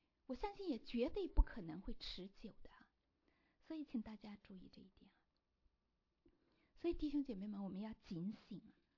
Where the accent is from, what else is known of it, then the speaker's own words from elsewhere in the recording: China; 我在想啊，他们是不是和我们中国人一样啊，在教会里面大家都很顾及面子